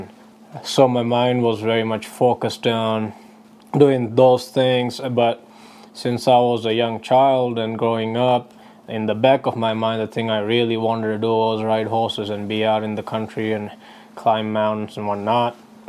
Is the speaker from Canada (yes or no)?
no; Maldives; English is a second language; now in New Mexico, United States; So I grew up in the Maldives during a dictatorship, which were there for 30 years